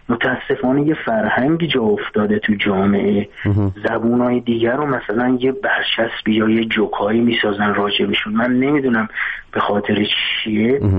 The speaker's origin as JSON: {"language": "Persian", "town": "Quchan", "region": "Razavi Khorasan", "country": "Iran", "tie": "born or raised there", "first_language": "Turkic", "second_language": "Persian", "said": "توی جامعه زندگی کردم که مال شهرستان قوچان و اونجا کرد و ترک با هم زندگی میکردیم،"}